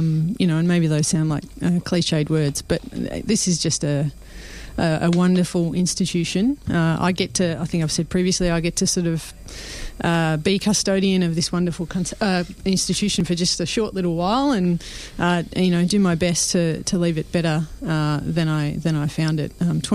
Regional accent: Sydney, New South Wales, Australia; I reckon I was still in Sydney because I'm from Sydney

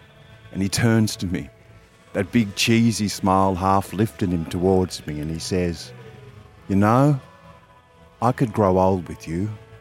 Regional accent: Albury, New South Wales, Australia; I'm from Albury on the Murray.

